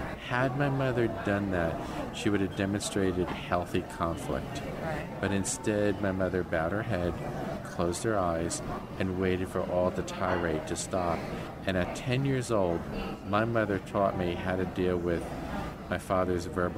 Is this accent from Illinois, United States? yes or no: no; New Jersey, United States; Growing up in Jersey, we were like every family in the Northeast.